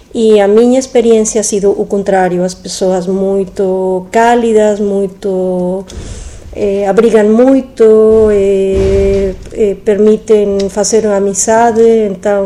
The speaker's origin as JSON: {"language": "Portuguese", "country": "Mexico", "said": "Sim, mas sou mexicana."}